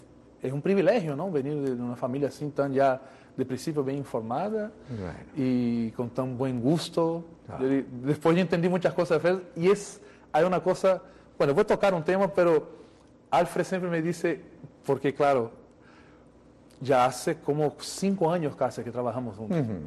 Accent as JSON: {"language": "Spanish", "region": "Northeast Brazil", "country": "Brazil", "tie": "born or raised there", "second_language": "Spanish", "moved": "yes", "said": "nací en el sur, para seguir la pregunta, y me fui para el nordeste de Brasil, que fue donde crecí y es una de mis culturas, por decir así."}